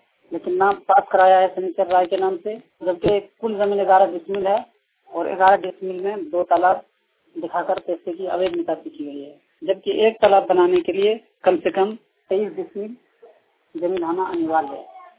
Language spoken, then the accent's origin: Hindi; Chandi, Jharkhand, India; ग्राम चांदी, पंचायत चांदी, प्रखंड देवर, जिला देवघर, झारखंड का निवासी हूँ।